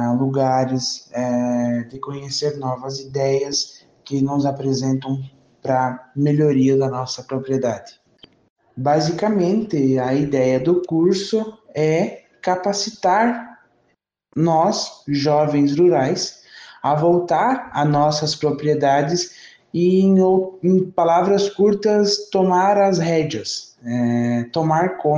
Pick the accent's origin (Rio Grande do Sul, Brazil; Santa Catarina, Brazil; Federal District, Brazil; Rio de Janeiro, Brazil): Santa Catarina, Brazil; Abelardo Luz; sou de Abelardo Luz, do assentamento Papuã 1, trabalho com vaca de leite e também temos uma agroindústria de panificados